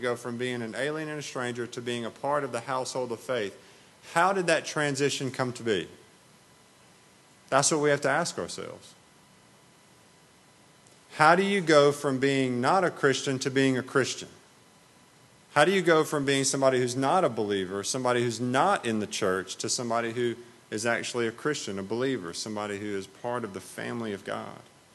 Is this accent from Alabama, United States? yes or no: yes; Auburn, Alabama, United States; I grew up in Auburn, so I take a lot of pride in the fact that I'm from Auburn.